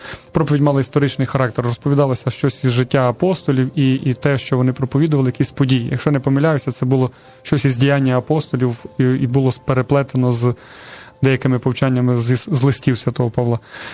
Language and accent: Ukrainian; Zakarpattia Oblast, Ukraine; Я сам народився на Закарпатті в традиційному релігійному середовищі